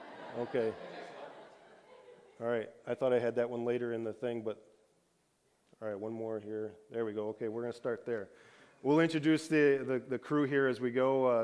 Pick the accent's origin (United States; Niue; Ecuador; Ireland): United States; Henrietta, New York; I grew up here in New York State, south of Rochester, in Henrietta.